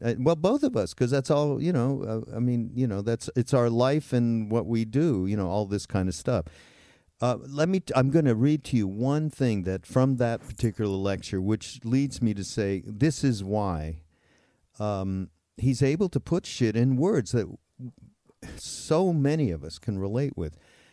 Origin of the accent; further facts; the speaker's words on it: Montreal, Quebec, Canada; I'm from Montreal. This is just bringing me back to my misspent and frozen youth